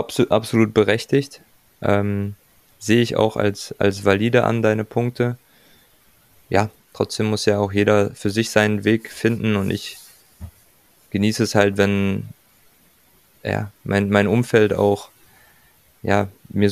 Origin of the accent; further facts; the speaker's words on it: Germany; Da sind wir aus Deutschland sehr, sehr verwöhnt